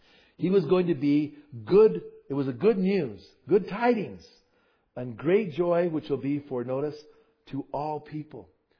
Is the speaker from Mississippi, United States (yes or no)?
no; Bernalillo, New Mexico, United States; I grew up in Bernalillo in a little tiny house, two bedrooms.